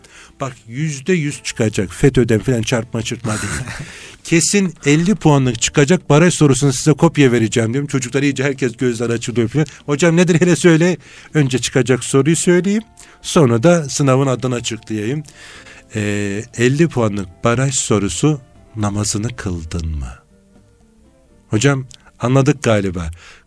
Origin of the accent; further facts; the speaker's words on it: Çanakkale, Turkey; Çanakkale'liyim.